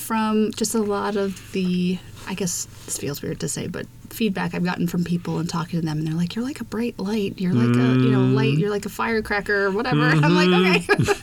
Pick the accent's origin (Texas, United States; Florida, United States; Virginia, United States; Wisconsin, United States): Virginia, United States; Fairfax; now in Massachusetts, United States; But I did grow up in Fairfax, just outside of D.C.